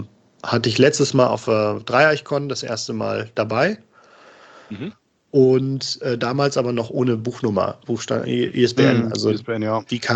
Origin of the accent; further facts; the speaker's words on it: Northern Germany, Germany; also ich komme nicht direkt aus Hamburg, aber aus dem Norden.